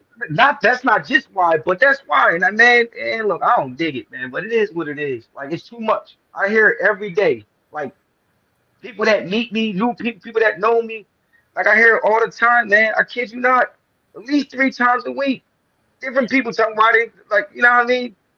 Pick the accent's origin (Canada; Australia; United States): Canada; To all my followers, you got to understand that I'm from Canada.